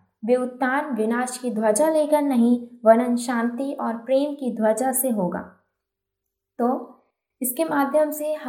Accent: Madhya Pradesh, India; मैं मध्य प्रदेश से हूँ। मैं अभी बरकतुल्ला यूनिवर्सिटी में बीए ऑनर्स ज्योग्राफी की स्टूडेंट हूँ।

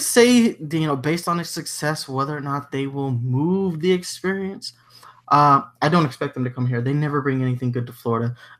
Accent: Germany; I grew up in Germany.

